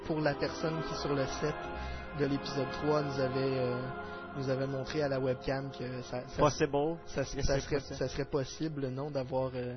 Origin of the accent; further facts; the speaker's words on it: Quebec, Canada; Et toujours chez nous, au Québec, le fameux